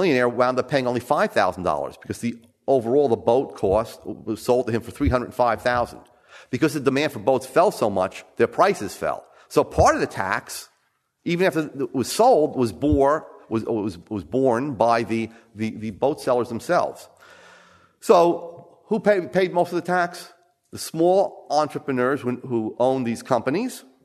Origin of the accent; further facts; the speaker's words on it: New Jersey, United States; Now, I come from New Jersey